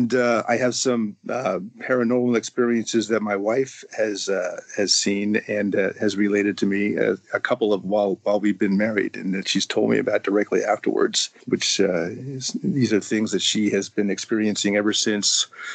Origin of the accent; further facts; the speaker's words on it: California, United States; I'm from Northern California, and thank you for having me.